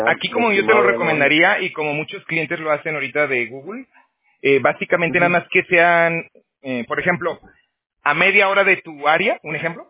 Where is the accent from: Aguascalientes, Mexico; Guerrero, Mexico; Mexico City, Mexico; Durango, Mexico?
Aguascalientes, Mexico; moved away; yo también soy de México. Yo soy de Aguascalientes. Pero bueno, ya hace 12 años me salí de allá